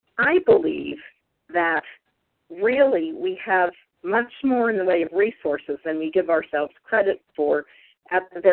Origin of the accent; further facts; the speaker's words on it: Pennsylvania, United States; Okay, I'm from Pennsylvania.